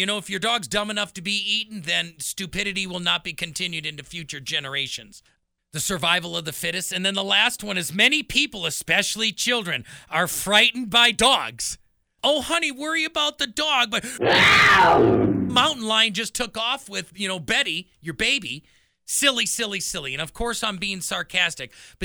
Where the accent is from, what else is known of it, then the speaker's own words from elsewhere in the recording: Wisconsin, United States; I'm born and raised in Wisconsin.